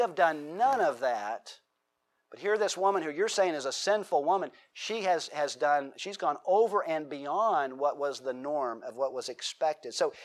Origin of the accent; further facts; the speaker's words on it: United States; I think I'd be rude and then say, I'm sorry, I'm an American.